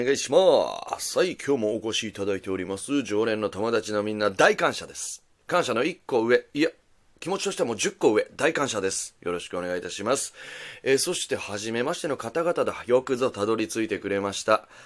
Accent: Nagasaki, Japan; 今年40を迎えるということで、節目のこの40の年に、地元長崎で

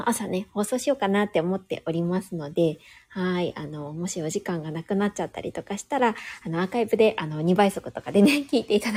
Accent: Niigata, Japan; also born or lived in Kanto; 私ずっと東の方に住んでいたので、出身が新潟で、ずっとその後はね関東圏に住んでたんですよ。で、まあ新潟出身だから、

